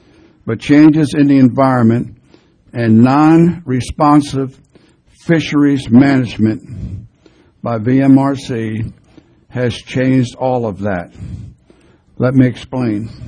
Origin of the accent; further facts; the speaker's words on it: Reedville, Virginia, United States; I'm from Reedville.